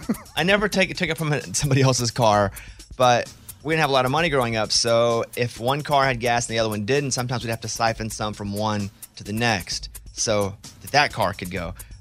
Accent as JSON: {"language": "English", "region": "Arkansas", "country": "United States", "tie": "born or raised there", "said": "the kid version of me growing up in Arkansas"}